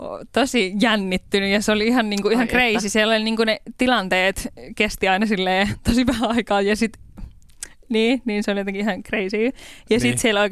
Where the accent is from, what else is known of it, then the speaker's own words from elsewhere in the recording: Raahe, North Ostrobothnia, Finland; Mä oon siis Raahesta kotoisin.